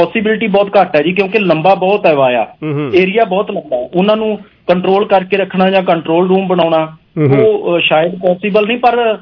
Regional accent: Punjab, India; ਕਿਉਂਕਿ ਅਸੀਂ ਪੰਜਾਬ ਦੇ ਲੋਕ ਹਾਂ, ਸਰਹੱਦੀ ਸੂਬਾ ਹੈ ਸਾਡਾ

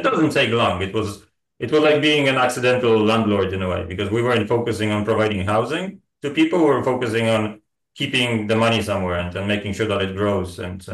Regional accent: Poland; English is a second language; I was growing up in Poland in 1980s and 1990s, so exactly when the system has changed.

